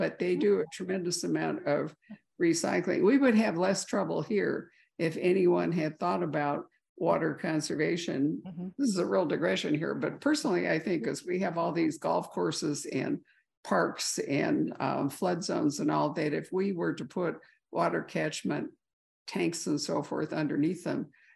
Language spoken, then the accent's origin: English; Midwest, United States; I grew up in the Midwest where everybody had lawns.